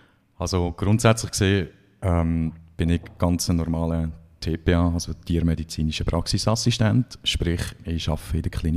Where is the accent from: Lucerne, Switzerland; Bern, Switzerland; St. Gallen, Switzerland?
Bern, Switzerland; Ich bin ursprünglich aus dem Emmittal. Vielleicht hört man das auch ein bisschen an meinem Dialekt. Ich habe mich aber in der Zwischenzeit schon sehr angepasst, das Gemisch aus Solothurn und Aargau.